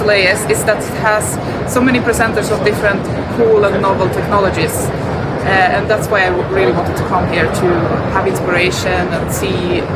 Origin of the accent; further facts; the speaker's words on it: Stockholm, Stockholm County, Sweden; English is a second language; I come from Sweden, Stockholm